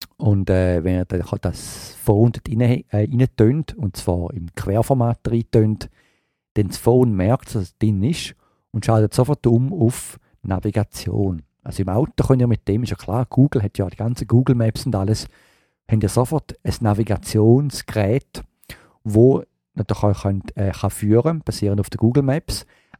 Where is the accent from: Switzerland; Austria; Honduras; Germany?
Switzerland; moved away; als Schweizer, wer geht schon auf New York Käseknöpfe essen? Aber für mich als Auslandsschweizer ist natürlich das schon immer etwas Gutes